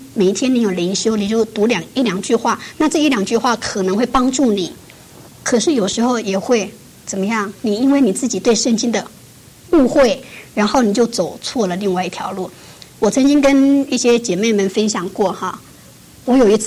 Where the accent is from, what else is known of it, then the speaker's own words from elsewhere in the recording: China; 因为我们中国人都觉得很中国人很骄傲